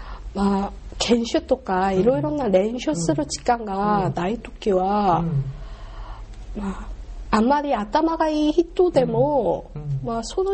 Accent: South Korea; まあ韓国から来たんですけど

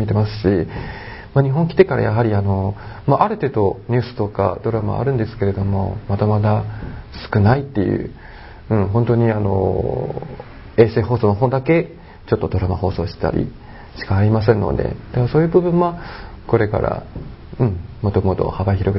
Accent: Northeast China, China; Japanese is a second language; moved away as an adult; now in Japan; 中国の、東北の方、という町

